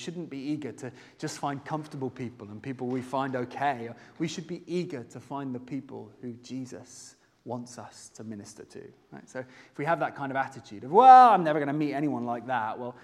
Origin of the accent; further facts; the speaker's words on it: United Kingdom; I'm British, so I think in queues.